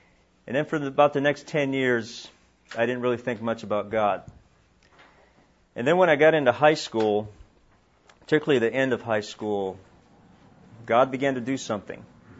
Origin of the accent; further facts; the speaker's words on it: Honolulu, Hawaii, United States; some of you have probably been over to Honolulu. I grew up near Diamond Head, near Waikiki.